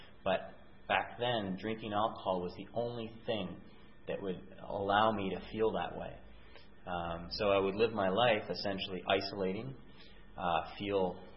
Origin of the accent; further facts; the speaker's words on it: Prince Edward Island, Canada; moved away; I grew up in Prince Edward Island, and then eventually I moved out west